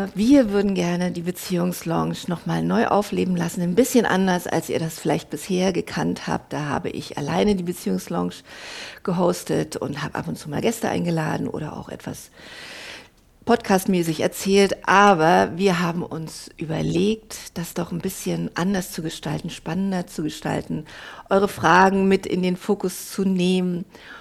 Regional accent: Berlin, Germany; also born or lived in Dresden, Germany; Ja, ich bin ja auch Ossi. Aufgewachsen in Berlin und Dresden.

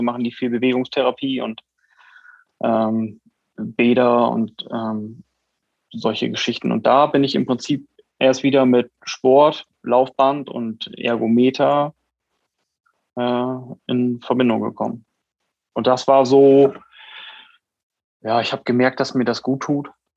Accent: Wilhelmshaven, Lower Saxony, Germany; Ich komme aus Wilhelmshaven an der Nordseeküste und bin 43 Jahre alt und ja, bin hier geboren, bin hier aufgewachsen und nie weggekommen.

